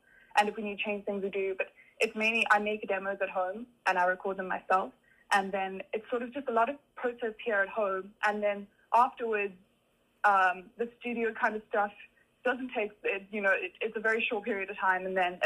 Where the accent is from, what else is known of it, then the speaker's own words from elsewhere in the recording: Plettenberg Bay, Western Cape, South Africa; So I've grown up in Plettenberg Bay my whole entire life. I've actually never been inside of Joburg. I've only been through the airport.